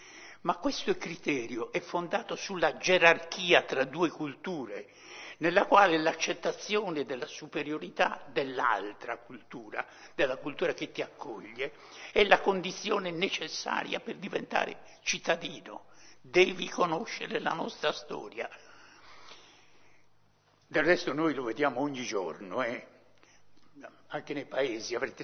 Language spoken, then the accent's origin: Italian; Lanusei, Sardinia, Italy; born there; Io per caso sono nato a Lanusei, non c'era nessuno a Lanusei.